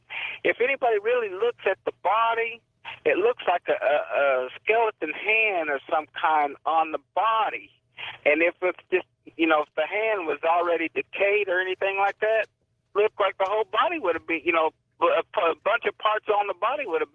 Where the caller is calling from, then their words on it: Oklahoma City, Oklahoma, United States; Yeah, I'm calling from Oklahoma City